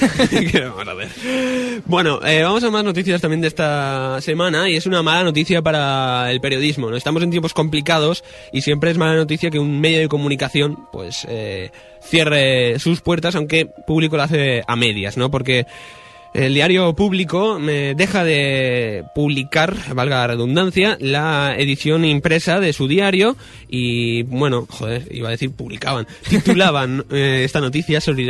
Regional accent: Spain; Y encima es que somos españoles.

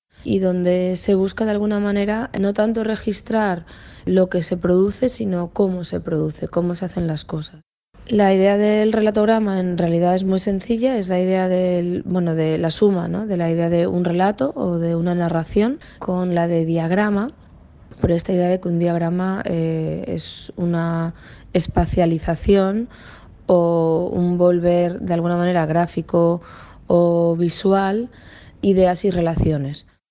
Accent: Seville, Andalusia, Spain; now in Barcelona, Spain; tengo familia italo-gallega, crecí en Sevilla y ahora mismo vivo en Barcelona.

